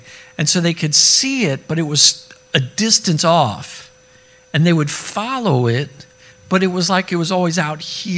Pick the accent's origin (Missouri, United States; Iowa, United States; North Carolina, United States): Missouri, United States; Fenton; I know I ain't from the hood. I'm from Fenton. I got enough of the county in me, of Midwest suburbia in me.